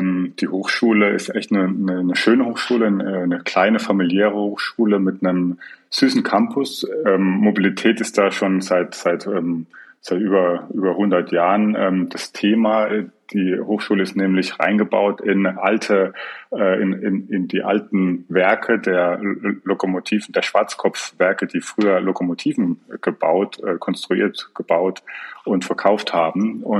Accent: Mannheim, Baden-Württemberg, Germany; born there; also born or lived in Hamburg; now in Berlin, Germany; Ich bin gebürtiger Mannheimer und lebe jetzt aber schon seit 2014 in Berlin.

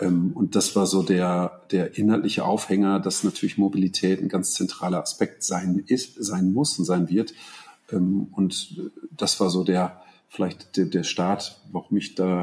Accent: North Rhine-Westphalia, Germany; Ich komme so aus dem Münsterland, Bauernhof

